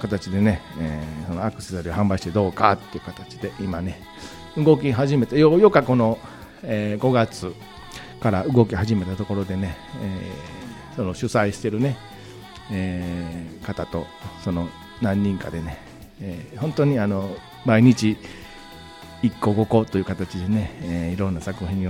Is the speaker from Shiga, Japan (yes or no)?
no; Osaka, Japan; 結構大阪人なんでね、いらちなんで、